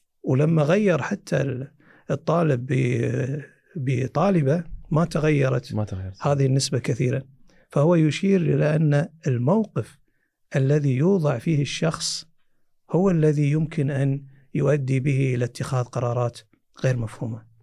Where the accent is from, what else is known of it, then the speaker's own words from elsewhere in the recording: Kuwait; خصوصا عندنا في الكويت